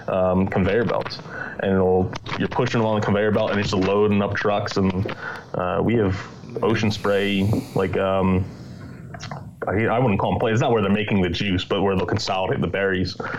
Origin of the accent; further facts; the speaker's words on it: New Jersey, United States; and he found out I was from New Jersey, and we started talking about cranberries